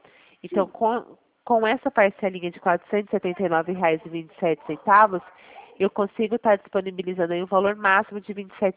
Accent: Araraquara, São Paulo, Brazil; Sou de Araraquara.

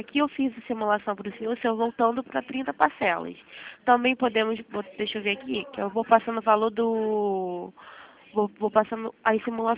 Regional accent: Nova Iguaçu, Rio de Janeiro, Brazil; Eu sou de Nova Iguaçu.

